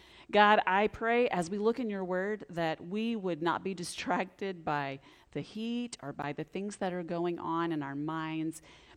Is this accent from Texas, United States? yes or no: yes; Texas, United States; It's just a little bit warm for the Northwest. And I grew up in Texas, but I'm telling you, this is hot.